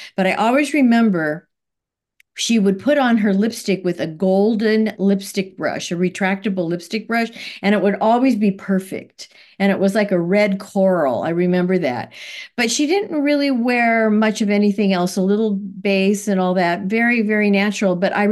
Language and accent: English; Newhall, California, United States; Well, I grew up in Los Angeles. I grew up in a small town called Newhall, California, which I still live.